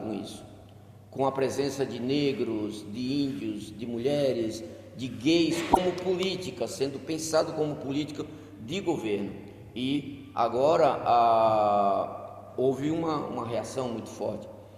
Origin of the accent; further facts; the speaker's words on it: Catolé do Rocha, Paraíba, Brazil; born there; lá na minha cidade, onde eu nasci, Catolé do Rocha